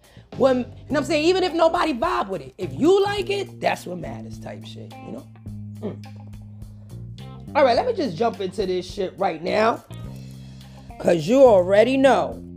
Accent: New York, United States; And then it's my hometown, New York.

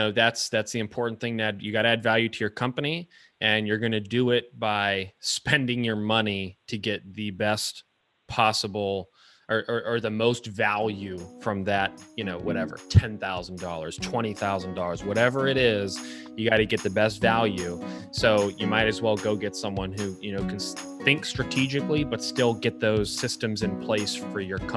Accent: Youngstown, Ohio, United States; born there; You know, I was born in Youngstown, which isn't really Northeast Ohio.

